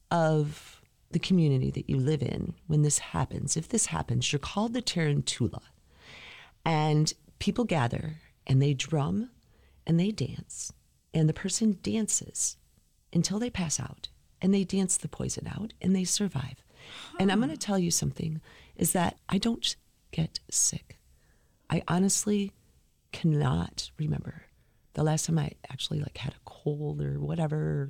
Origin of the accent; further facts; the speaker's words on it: Grand Rapids, Michigan, United States; born there; I was born in Grand Rapids.